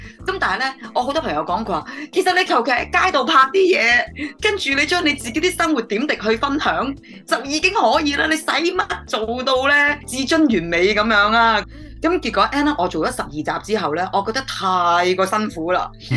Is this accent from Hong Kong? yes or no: yes; Hong Kong; 我就算喺香港，我雖然唔係土生土長啦，咁但我都叫做話曬喺香港都幾耐下啦，喺香港度讀書，喺香港度長大，咁我都叫做半土生土長啦。